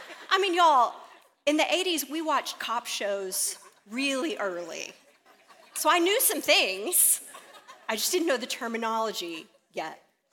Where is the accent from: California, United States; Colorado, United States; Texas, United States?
Texas, United States; Rosenberg; for a 10-year-old girl from a little suburb outside of Houston, I'm from Richmond Rosenberg originally, it was just eye-opening.